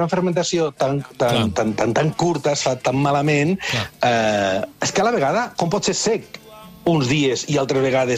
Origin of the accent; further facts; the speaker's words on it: Vila-real, Valencian Community, Spain; jo sóc de Vila-real, de Castelló.